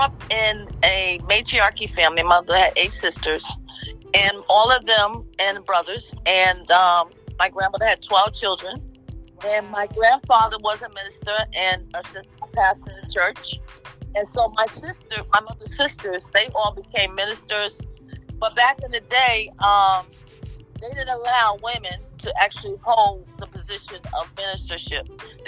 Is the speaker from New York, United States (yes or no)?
yes; New York, United States; No. In fact, I was born and raised in New York, but I was conceived in South Carolina.